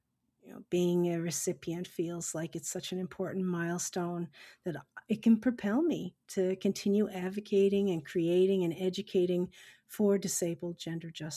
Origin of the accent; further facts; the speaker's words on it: Newfoundland and Labrador, Canada; now in Nova Scotia, Canada; a Newfoundlander and Labradorian who's now living in Nova Scotia.